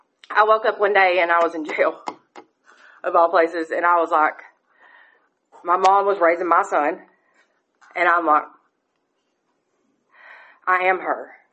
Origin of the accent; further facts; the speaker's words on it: LJ, Georgia, United States; also born or lived in Dalton; I was born in Dalton, Georgia. I grew up in LJ. That's still where I live now.